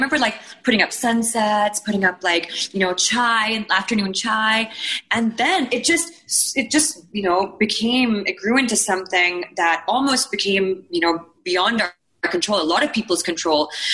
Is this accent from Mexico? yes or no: no; Bahrain; I remember this, like, growing up in Bahrain.